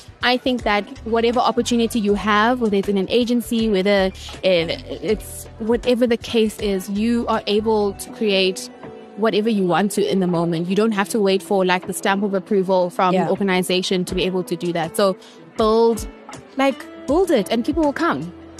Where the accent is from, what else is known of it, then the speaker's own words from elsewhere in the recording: Eastern Cape, South Africa; and I'm from the Eastern Cape, And that to me is my whole package.